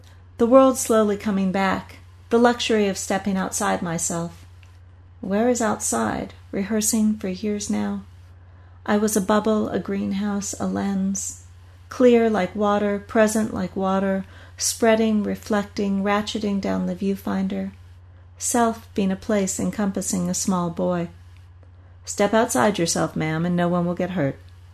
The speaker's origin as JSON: {"language": "English", "town": "Stockton", "region": "California", "country": "United States", "tie": "born or raised there", "lives_now": "Bay Area, United States", "said": "I grew up in Stockton, California, in the Central Valley."}